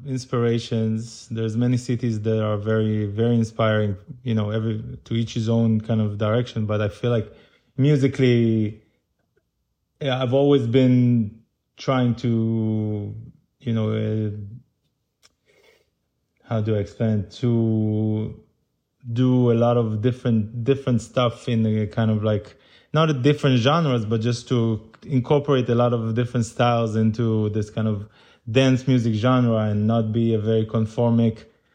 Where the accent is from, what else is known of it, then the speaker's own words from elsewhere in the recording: Tel Aviv District, Israel; It wasn't a suburb, it was a real city and it was actually, it created a lot of very good musical, like all this area, which is literally maybe 7 or 8 kilometers from Tel Aviv